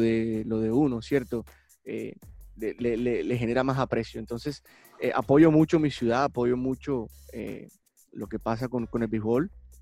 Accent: Cartagena, Bolívar, Colombia; Mi equipo favorito en Colombia son los Tigres de Cartagena, obviamente el equipo de mi ciudad natal.

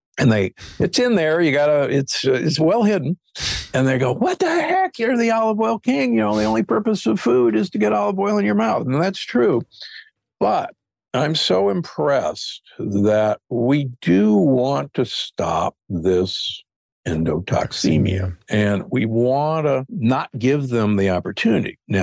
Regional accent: Omaha, Nebraska, United States; I grew up in Omaha, Nebraska, the beef state, side of beef for breakfast, lunch, and dinner.

